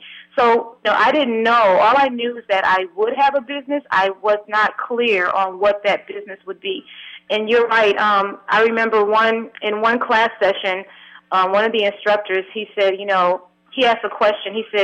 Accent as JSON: {"language": "English", "region": "New York", "country": "United States", "said": "And so, you know, I'm from New York, so I said, yes, it is."}